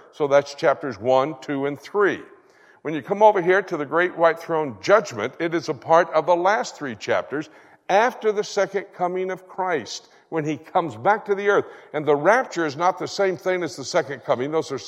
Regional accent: Florida, United States; I was born in Florida. I'm a Floridian.

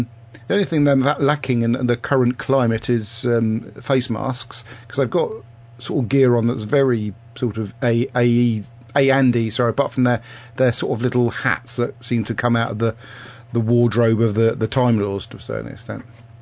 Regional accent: United Kingdom; We're from Great Britain, and she's from Mexico.

